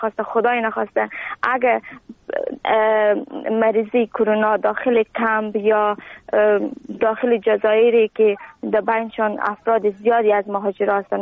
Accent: Afghanistan; now in Greece; از افغانستان آمدیم و در کمپ روسینا زندگی میکنم. یک ساعت از آتین فاصله دارم، نزدیک کمپ تیواس.

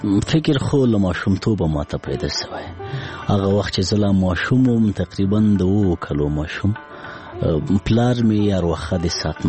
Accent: Laghman, Afghanistan; زه په لغمان کې پیدا سوی یم، په لغمان کې رالوی سوی یم، ښوونځی مې په لغمان کې لوستی، هغه کتابو او تعلیم او کتابچې او قلم سره زه په لغمان کې آشنا سوی وم.

